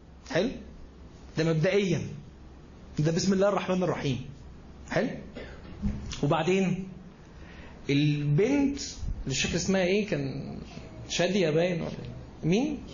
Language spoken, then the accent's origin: Arabic; Egypt; زي احنا مثلا كمصريين